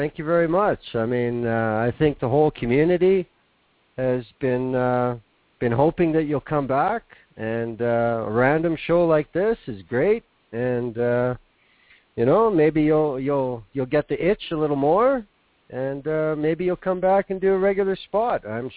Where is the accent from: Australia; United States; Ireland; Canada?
Canada; I'm glad that it was established that I am indeed Canadian.